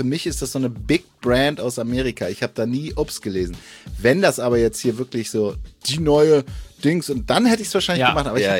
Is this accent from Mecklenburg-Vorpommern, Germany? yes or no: yes; Neubrandenburg, Mecklenburg-Vorpommern, Germany; dann meine Oma wieder von Berlin in meine Heimatstadt Neubrandenburg zu heizen und dann wieder von Neubrandenburg wieder nach Berlin zu heizen